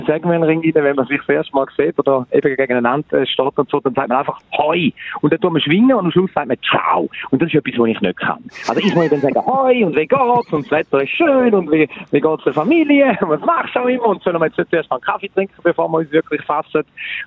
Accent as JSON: {"language": "German", "region": "Eastern Switzerland", "country": "Switzerland", "said": "Nein, wir sind Ostschweiz. Und wir sind dort die Heime am schönsten Fleck von dem Land."}